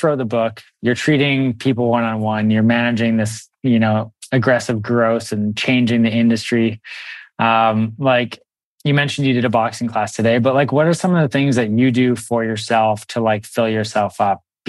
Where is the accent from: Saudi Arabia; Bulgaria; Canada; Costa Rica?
Canada; Victoria, British Columbia; now in Los Angeles, United States; No, I'm actually from Canada as well. I grew up in Victoria.